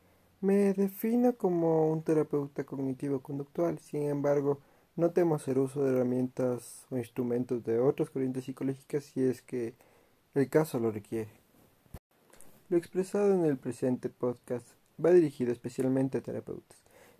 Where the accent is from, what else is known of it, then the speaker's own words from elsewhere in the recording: Ecuador; Soy de Ecuador y soy psicólogo clínico.